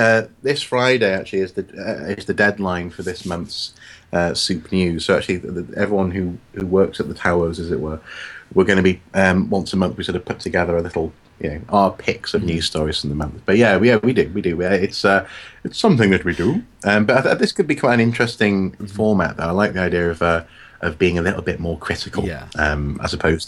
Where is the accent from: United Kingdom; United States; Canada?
United Kingdom; Wales; I mean, I'm a Welshman in the northeast.